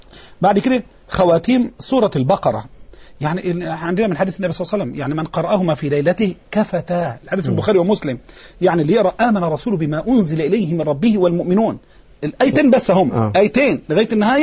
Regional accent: Dakahlia, Egypt; الندوة السنوية غدا في قريتي في ديم الشلت مركز ديكنس دا قهلية

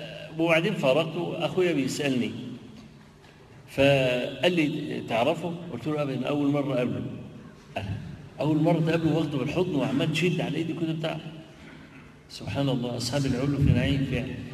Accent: Egypt; الا الارثوذكس اللي في المشرق، اللي عندنا في مصر مثلا

